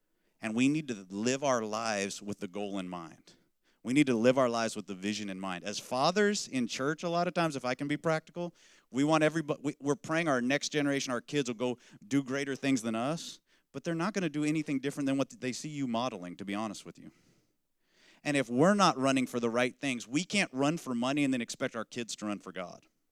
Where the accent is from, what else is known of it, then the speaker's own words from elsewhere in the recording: Lubbock, Texas, United States; I grew up in one of the strangest cities in the world, Lubbock, Texas